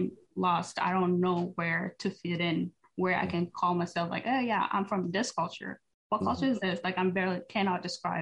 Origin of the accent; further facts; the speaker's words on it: South Sudan; first language Bari; English is a second language; now in United States; I lost the language that I was supposed to speak, which is like my native tongue, which is Bari.